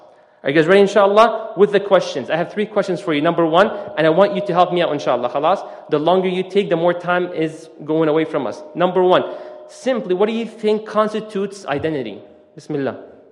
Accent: Canada; Or in English, A, okay, or Canadian, because I come from Canada, sah?

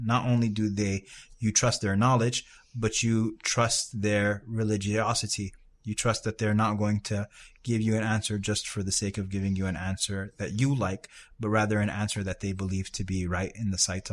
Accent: Sudan; moved away; also born or lived in New York, United States; I'm from Sudan via New York.

